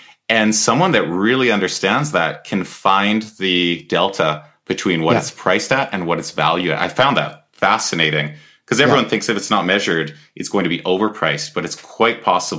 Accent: Edmonton, Alberta, Canada; I think, like, we're both from Edmonton area, I take a Wayne Gretzky quote, which is like, skate to where the puck's going.

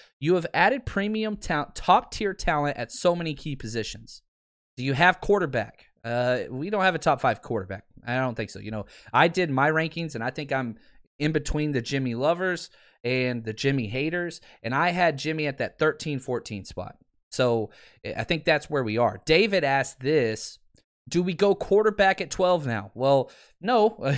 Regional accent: Ireland; And I am Irish.

